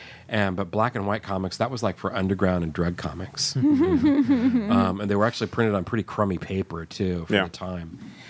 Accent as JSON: {"language": "English", "region": "Oregon", "country": "United States", "tie": "born or raised there", "said": "they were printed out of Portland, and I grew up in Oregon"}